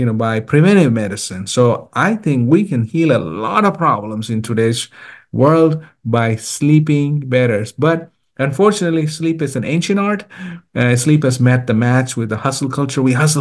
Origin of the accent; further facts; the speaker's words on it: India; now in United States; So I came to America. I'm originally from India.